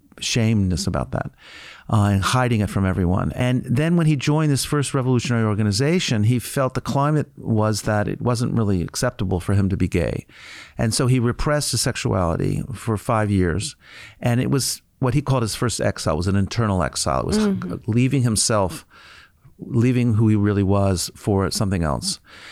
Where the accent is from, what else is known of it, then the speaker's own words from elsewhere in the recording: United States; So, I mean, as a North American, as an American who's writing about Brazil